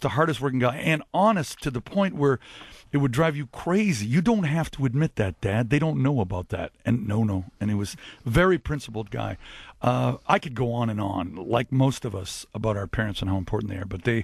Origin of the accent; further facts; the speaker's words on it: Windsor, Ontario, Canada; We grew up in Windsor, Ontario.